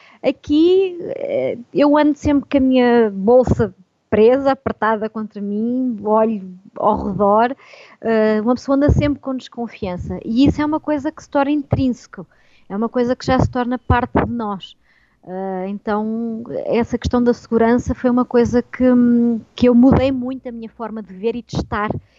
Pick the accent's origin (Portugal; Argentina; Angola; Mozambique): Portugal; now in Brazil; Mas o meu sotaque, ele mantém, eu falo o meu português